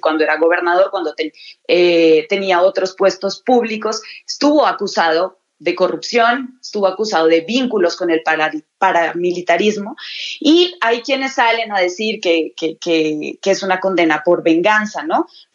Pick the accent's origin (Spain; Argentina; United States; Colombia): Colombia; es una condena que hay que celebrar como pueblo colombiano